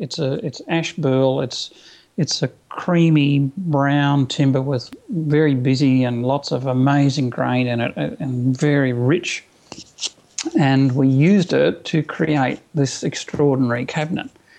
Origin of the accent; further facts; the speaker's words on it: Toowoomba, Queensland, Australia; And I said, oh, I'm from Toowoomba.